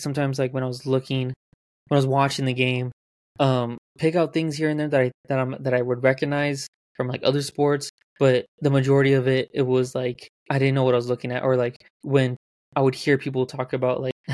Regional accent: West Coast, United States; I guess I am from America. I'm from the sort of West Coast of America

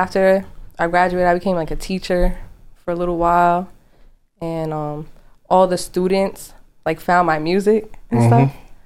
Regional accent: Queens Village, New York, United States; moved away as an adult; now in Long Island, United States; I'm from Queens Village. I moved to Long Island when I was like 22, 23.

